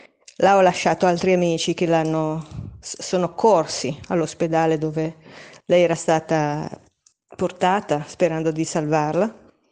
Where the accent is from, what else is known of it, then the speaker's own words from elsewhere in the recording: Genoa, Liguria, Italy; io sono di Genova.